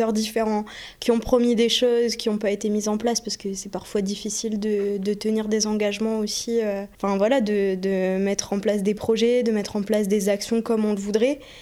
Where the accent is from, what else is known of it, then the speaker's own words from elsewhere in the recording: Arras, Hauts-de-France, France; moi je suis d'Arras Sud